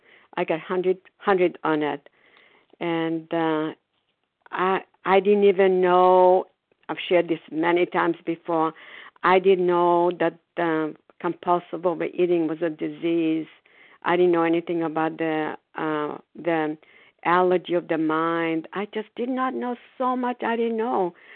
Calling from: Foxborough, Massachusetts, United States; Sorry, I'm calling from Foxborough, Massachusetts.

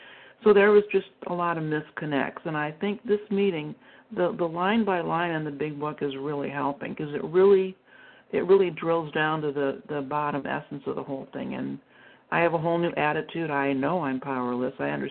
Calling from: Texas, United States

